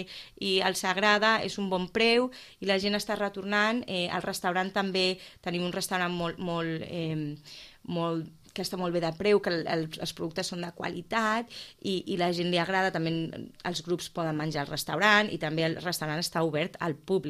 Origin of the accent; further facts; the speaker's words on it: Sitges, Catalonia, Spain; also born or lived in United States; Jo sóc de Sitges. Jo vaig créixer aquí i vaig estudiar aquí. I llavors me'n vaig anar, i jo volia tornar.